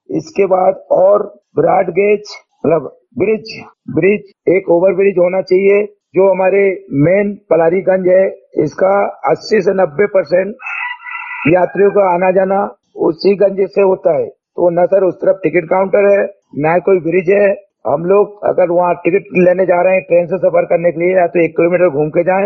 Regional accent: Seoni, Madhya Pradesh, India; सबसे पहले तो आपको बता दूं हमारा जिला पड़ता है सिवनी।

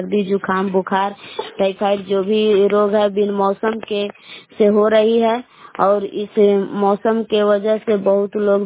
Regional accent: Belav, Bihar, India; ग्राम बेलाव जिला कैमूर भवन के निवासी हूँ।

